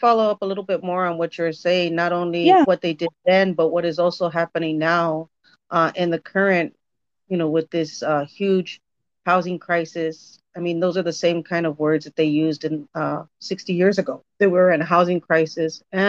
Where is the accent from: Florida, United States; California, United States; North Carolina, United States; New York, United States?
California, United States; Los Angeles; I grew up in Echo Park